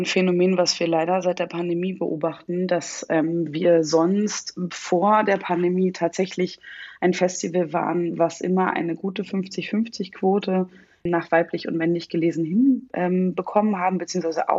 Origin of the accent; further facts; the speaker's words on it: Germany; weil ich bin weißer als weiß. Ich komme aus Deutschland. Ich habe, außer dass meine Vorfahren aus Schlesien kamen, kann ich mit nichts arbeiten.